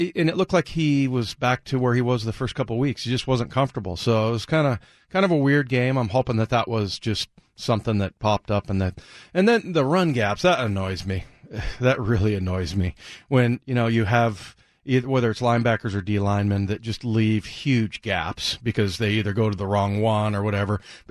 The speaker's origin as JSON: {"language": "English", "town": "San Diego", "region": "California", "country": "United States", "tie": "born there", "said": "So, yeah, I was born in San Diego."}